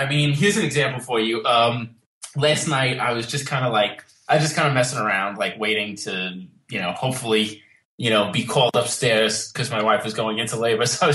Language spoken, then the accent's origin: English; Long Island, New York, United States; Yeah. I mean, my family's like the typical kind of like, Italian immigrant kind of story, you know, came over here in the early 1900s and then kind of spread out from the Lower East Side into Brooklyn and Queens and Long Island